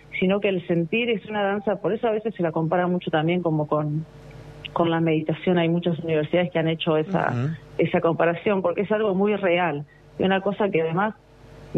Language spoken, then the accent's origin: Spanish; Benito Juárez, Buenos Aires Province, Argentina; born there; moved away as an adult; Yo soy nacida en Benito Juárez, después bueno, estuve mucho tiempo fuera, me fui a los 18, volví hace 6 o 7 años y volví aquí con mi familia.